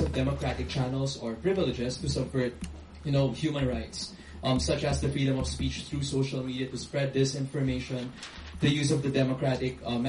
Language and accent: English; Philippines; I'm also a Filipino.